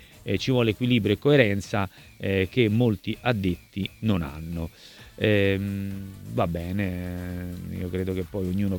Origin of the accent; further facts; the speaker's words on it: Naples, Campania, Italy; da napoletano